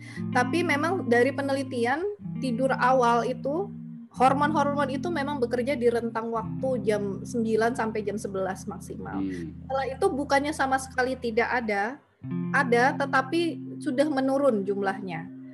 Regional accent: Java, Indonesia; Sebenarnya aslinya Bugis, cuman lama tinggal waktu dulu ayah almarhum dinas berpindah-pindah, lama tinggal di Jawa gitu. Jadi bahasanya masih suka ke bawah. Waktu kecilnya justru di Jawa gitu.

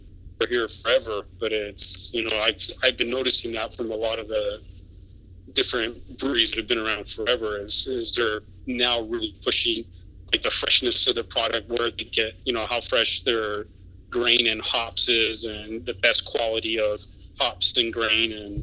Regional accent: California, United States; also born or lived in Oregon; now in Spain; You know, I grew up in California. And I didn't get into microbrews until I actually moved to Oregon.

